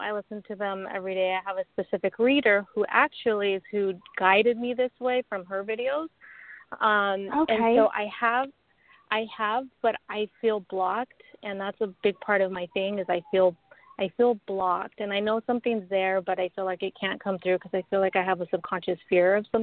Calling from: Arizona, United States; I'm calling from Arizona.

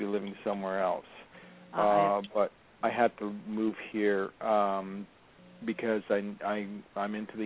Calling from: Los Angeles, California, United States; I'm calling from Los Angeles.

